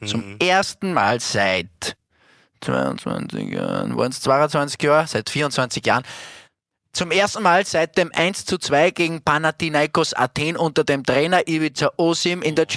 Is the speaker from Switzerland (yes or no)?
no; Upper Austria, Austria; Also und für mich, als Oberösterreicher damals